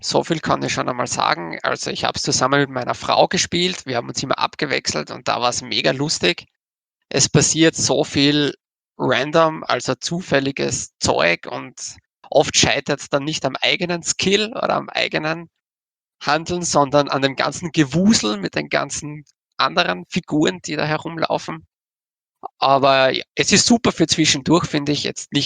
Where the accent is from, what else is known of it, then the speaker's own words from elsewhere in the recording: Graz, Styria, Austria; Ich komme aus Österreich, genauer genommen aus der Steiermark, aus Graz.